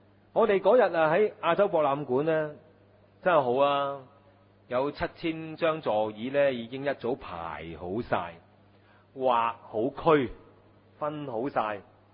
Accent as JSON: {"language": "Cantonese", "country": "China", "said": "我哋中國人有句成語呀，塞翁失馬焉知非福呀。"}